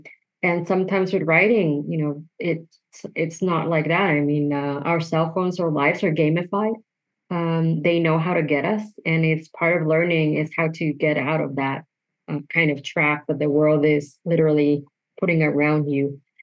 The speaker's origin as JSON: {"language": "English", "town": "Mexicali", "region": "Baja California", "country": "Mexico", "said": "And I come from a border town. I'm from the north. I'm from Mexicali."}